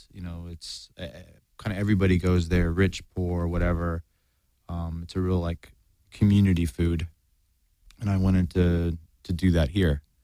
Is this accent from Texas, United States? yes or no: yes; Austin, Texas, United States; But I'm originally from Austin, Texas. Born and raised in Austin, Texas, and went to college there